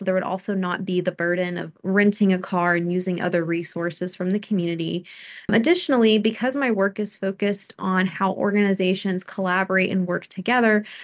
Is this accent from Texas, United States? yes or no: yes; Texas, United States; also born or lived in Delaware; So I am from Texas originally. I'm born and raised in North Texas specifically. I was in Delaware for a few years while I was getting my PhD.